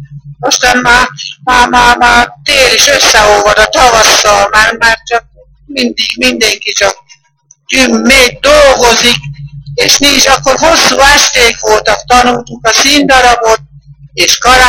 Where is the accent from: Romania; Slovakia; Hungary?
Slovakia; Moča, Nitra Region; Elmondtam … Dunamocsot. Születtem 1921. július 10